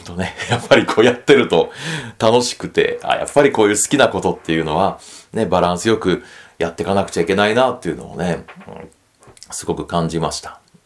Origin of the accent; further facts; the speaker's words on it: Hiroshima, Japan; 2月は、故郷の広島